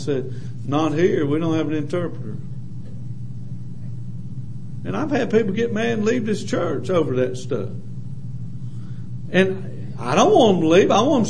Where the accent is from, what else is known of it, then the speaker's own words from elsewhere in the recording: South Carolina, United States; It wouldn't be an angelic tongue. I mean, I am from South Carolina, there's nothing angelic about it.